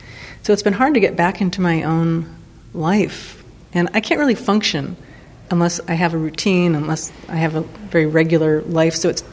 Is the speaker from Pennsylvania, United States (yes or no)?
yes; Pennsylvania, United States; moved away; As a lesbian, I felt safe here in a way that I wouldn't have felt living in my home state of Pennsylvania at that point in time, or even now, perhaps.